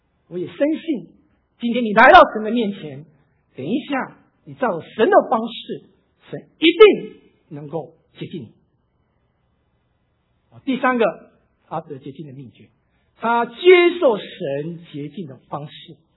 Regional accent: China

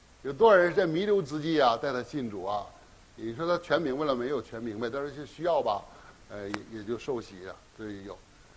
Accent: China; 特别是我们从大陆来的人，因为受的那种教育就那样

